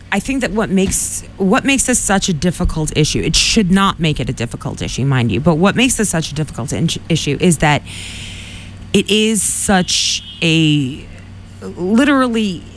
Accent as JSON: {"language": "English", "town": "Boston", "region": "Massachusetts", "country": "United States", "tie": "born or raised there", "said": "I just growing up in Boston, in this, you know, in the basically Quincy's like a suburb of Dorchester and Southie, but growing up in like the Irish Catholic part of Boston, I just assumed most people were Catholic."}